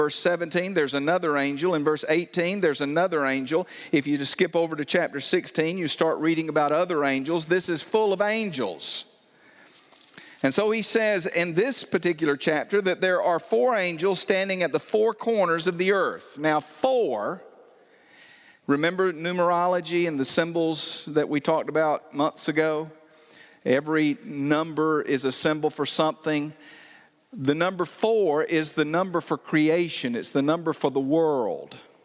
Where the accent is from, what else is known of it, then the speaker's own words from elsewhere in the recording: Andalusia, Alabama, United States; I grew up down just off the Gulf Coast. Andalusia is, my hometown is the lowest tier of counties in Alabama.